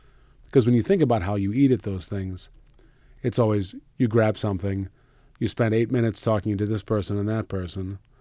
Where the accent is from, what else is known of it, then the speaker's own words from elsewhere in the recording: Norfolk, Virginia, United States; Growing up in Norfolk, Virginia, we always had a rib roast with Yorkshire pudding.